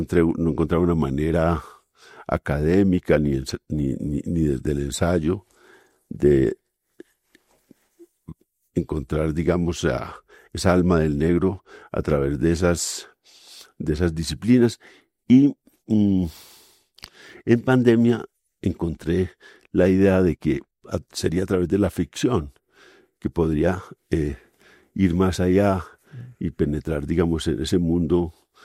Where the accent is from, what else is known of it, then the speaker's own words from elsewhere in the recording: Pueblo Rico, Antioquia, Colombia; also born or lived in Andes; yo soy paisa antioqueño, de montañas. Entonces, los pueblos que yo viví, nací en Andes, viví en otro pueblo cercano al suroeste, en Pueblo Rico